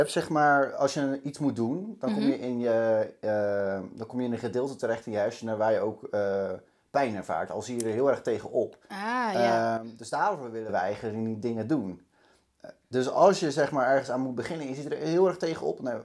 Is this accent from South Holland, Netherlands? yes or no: yes; Gouda, South Holland, Netherlands; ik ben 27 jaar. Ik kom uit Gouda.